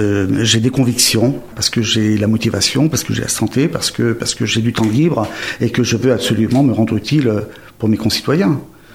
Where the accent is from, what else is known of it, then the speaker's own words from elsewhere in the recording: Saint-Pierre-d'Oléron, Nouvelle-Aquitaine, France; born there; Je suis né à Saint-Pierre-de-Léron, fils de marin-pêcheur, et j'ai commencé cette profession à l'âge de 16 ans.